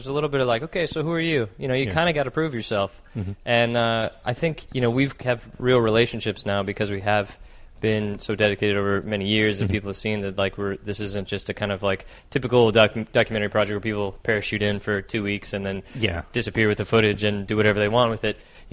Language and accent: English; Chicago, Illinois, United States; also born or lived in Portland, Oregon / Chapel Hill, North Carolina; I grew up across the U.S. So I was mm-hmm. born on the West Coast mm-hmm. in Portland, Oregon. Grew up in Chicago, and then did high school in Chapel Hill, North Carolina.